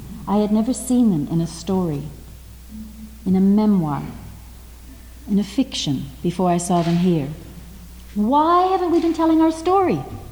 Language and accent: English; Seattle, Washington, United States; now in Canada; And in Canada, United Church, which is where I live now, I was brought up in Seattle.